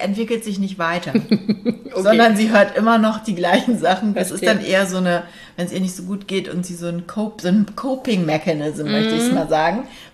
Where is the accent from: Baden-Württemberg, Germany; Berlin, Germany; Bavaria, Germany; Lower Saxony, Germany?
Berlin, Germany; als ich damals aufgewachsen bin im Prenzlauer Berg.